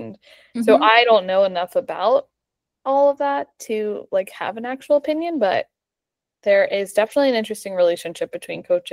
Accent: New Jersey, United States; because my husband and I, like Morgan said, we're from New Jersey. A lot of people in our town were impacted.

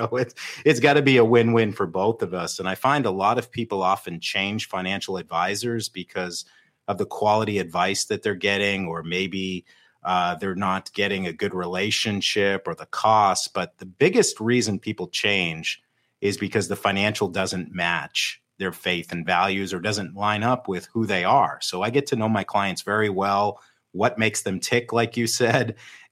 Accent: New England, United States; And I grew up in New England, and one of the great coaches there was Bill Belichick.

